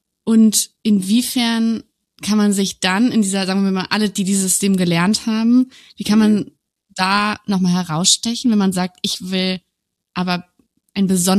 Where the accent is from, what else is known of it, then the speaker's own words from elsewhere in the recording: Cologne, North Rhine-Westphalia, Germany; wo wir irgendwie aufgewachsen sind in Köln-Ehrenfeld